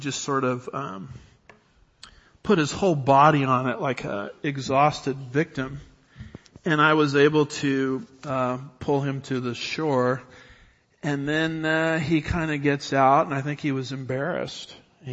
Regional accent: Huntington Beach, California, United States; I remember when I was growing up in the Huntington Beach area, I never really did any surfing.

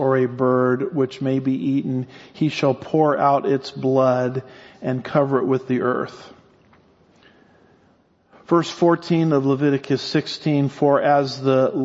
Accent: California, United States; now in Texas, United States; So I'm from California. California has laws on its books against stealing. In 1999, we moved to Texas.

